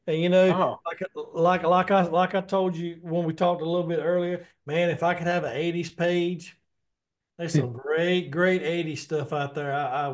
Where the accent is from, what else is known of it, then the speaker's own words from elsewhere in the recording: the South, United States; I call it a toboggan. I don't know what you call it. I'm from the South, so it's